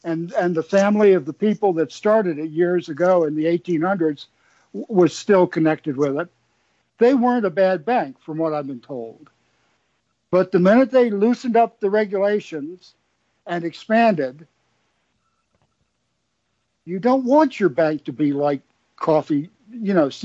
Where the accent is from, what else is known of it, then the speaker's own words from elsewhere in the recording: Alexandria, Virginia, United States; One was an old bank in Alexandria, my hometown.